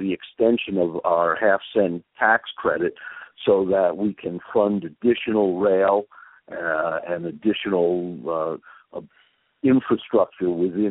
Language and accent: English; New Jersey, United States; I, too, I'm from New Jersey, and I grew up with an integrated infrastructure of transit and transportation options.